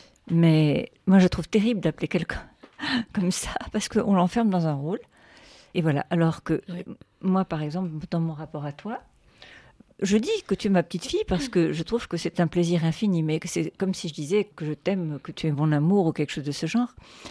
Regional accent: Algeria; now in France; D'Algérie, je suis partie, mais parfois je me dis aussi, tu sais, si on joue avec l'idiome français, je suis d'Algérie, je suis partie, je suis une partie d'Algérie.

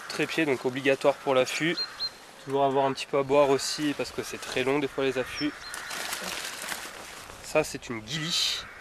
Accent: Provence-Alpes-Côte d'Azur, France; Je viens des Alpes du Sud. C'est pas du tout le même milieu, je suis pas du tout habitué à cette région

